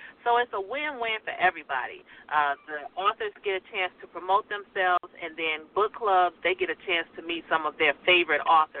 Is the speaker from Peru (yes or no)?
no; Chicago, Illinois, United States; And so I started it in Chicago because that's my hometown, and I have, you know, deep roots here.